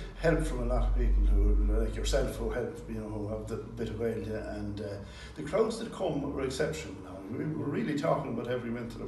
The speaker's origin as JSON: {"language": "English", "town": "Longford", "region": "County Longford", "country": "Ireland", "said": "I was in Dublin for about 10 and a half years. I'm from Longford, not very far away"}